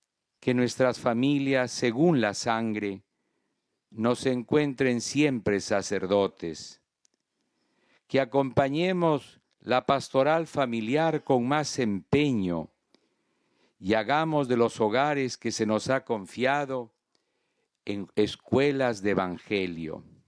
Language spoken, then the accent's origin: Spanish; Peru; Quiero en esta meditación traer el testimonio de la primera santa de la América cristiana que nació en mi país.